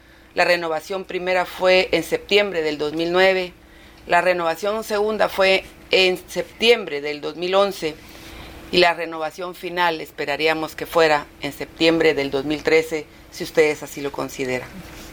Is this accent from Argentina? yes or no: no; Guatemala; para nosotros como guatemaltecos, sería una herencia de institucionalidad en la investigación que tanta falta nos ha hecho